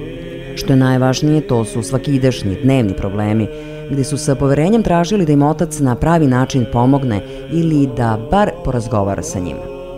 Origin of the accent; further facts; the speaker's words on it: Bjelovar, Bjelovar-Bilogora County, Croatia; Ja dolazim iz Bjelovara, grada koji se nalazi u blizini manastira Lepavine.